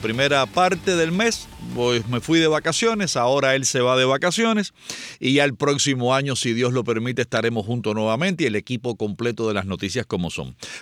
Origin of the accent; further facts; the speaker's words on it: Guanabacoa, Havana, Cuba; Guanabacoa, mi tierra. Yo era del reparto Azotea, para los que conocen Guanabacoa, sepan exactamente dónde nací.